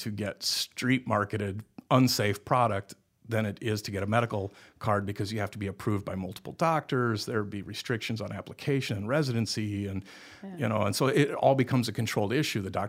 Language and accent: English; South Dakota, United States; One, this is my home, too. I'm born and raised in South Dakota. This is a great place to be.